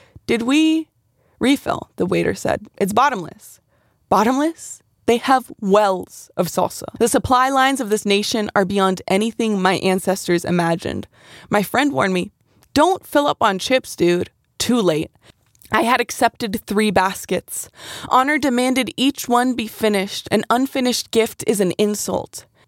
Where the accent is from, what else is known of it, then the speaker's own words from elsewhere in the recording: United States; As an American, I don't think a lot of us think about these things